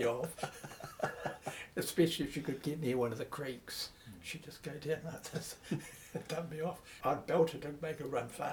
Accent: Taradale, Hawke's Bay, New Zealand; born there; I was born at Otatra in Taradale.

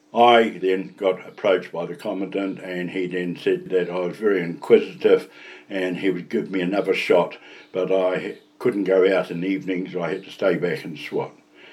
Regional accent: Hastings, Hawke's Bay, New Zealand; date of birth 27th of March 1942. I was born in Hastings Hospital and was brought up on Norton Road at the corner of Allergan Road, and when I turned five I then attended Parkvale School.

